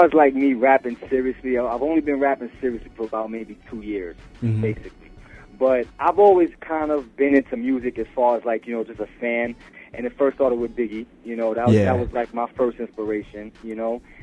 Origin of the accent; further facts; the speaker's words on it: New York, United States; I grew up in New York, you know, and I grew up in several other places as well, but I love New York